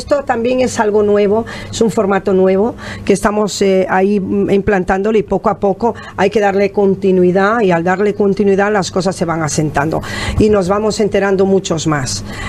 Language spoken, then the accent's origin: Spanish; Moscoso, Galicia, Spain; also born or lived in Brazil; now in Fuerteventura, Spain; En mi pueblo, en Moscoso, que yo me crié en Galicia, yo nací en Brasil, como le he dicho siempre, me crié en Galicia y bueno, estoy triplicada, vivo en Fuerteventura hace 32 años.